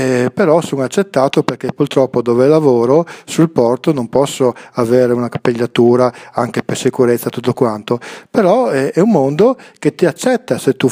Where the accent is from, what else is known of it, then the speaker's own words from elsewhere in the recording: Friuli-Venezia Giulia, Italy; vengo dal Friuli.